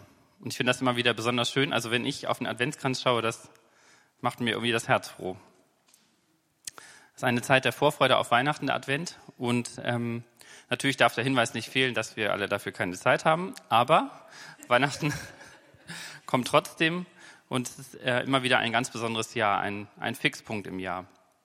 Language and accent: German; Hamburg, Germany; Es kommt aus meiner Heimat, aus Hamburg.